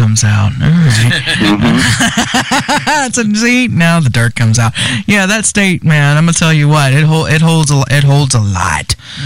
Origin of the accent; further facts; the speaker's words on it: Monroe, New York, United States; also born or lived in Goshen; now in Memphis, United States; I was born in Goshen, New York. I spent my early life in Monroe, New York.